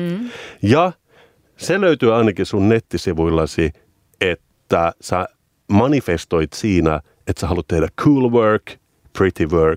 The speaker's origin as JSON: {"language": "Finnish", "town": "Turku", "region": "Southwest Finland", "country": "Finland", "said": "mä oon itse Turusta"}